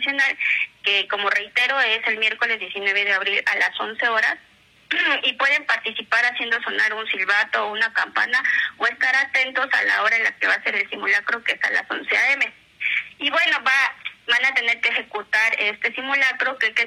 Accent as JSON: {"language": "Spanish", "country": "Mexico", "said": "para que nosotros como mexicanos sepamos actuar al momento de este tipo de emergencias"}